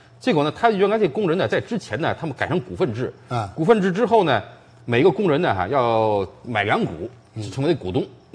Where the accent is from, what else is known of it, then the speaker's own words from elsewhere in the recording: China; 这个那时候小时候在大陆都知道这个故事